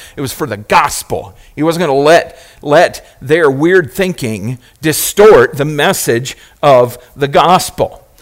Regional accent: United States; We are American.

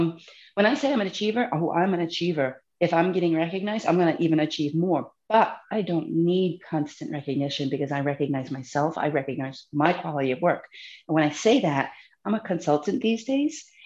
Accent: New England, United States; Again, I started off with, I'm an extrovert from New England.

